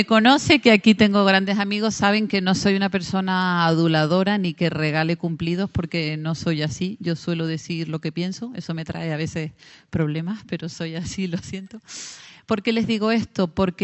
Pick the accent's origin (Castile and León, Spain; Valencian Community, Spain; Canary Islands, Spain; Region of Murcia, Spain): Canary Islands, Spain; soy canaria, pero soy de ascendencia vasca. Mi apellido es de San Sebastián y tengo gran parte de la familia allí.